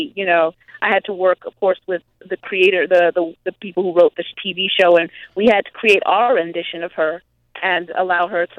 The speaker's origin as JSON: {"language": "English", "country": "Zimbabwe", "tie": "born or raised there"}